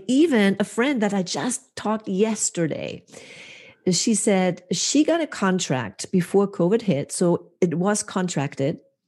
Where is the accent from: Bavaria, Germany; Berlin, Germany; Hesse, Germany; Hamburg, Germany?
Hamburg, Germany; my hometown, Hamburg, Germany.